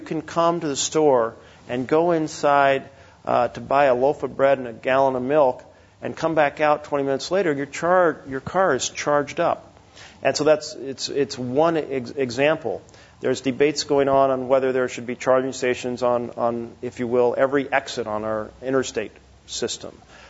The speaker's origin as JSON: {"language": "English", "region": "Oregon", "country": "United States", "said": "Oregon, my home state, I just visited a couple days ago a charging station"}